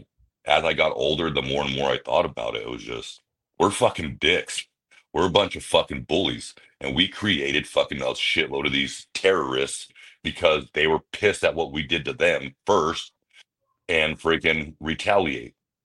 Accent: United States; Trust me, I'm an American pride as it fucking gets. I love my fucking country

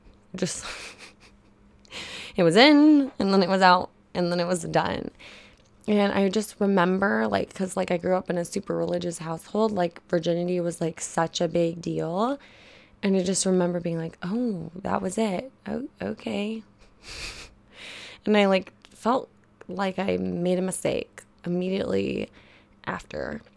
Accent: Texas, United States; I went to Whataburger, because I'm from Texas

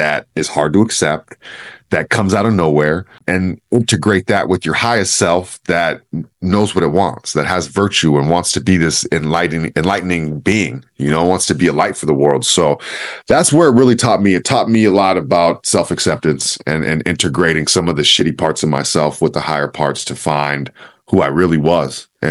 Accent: Oakland, California, United States; the culture that I was from Oakland, California, bro. I thought I was hood rich.

